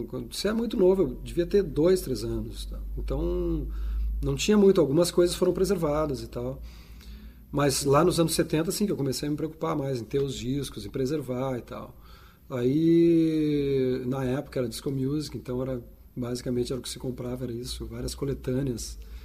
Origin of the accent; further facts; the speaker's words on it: Porto Alegre, Rio Grande do Sul, Brazil; Sim, sou de Porto Alegre.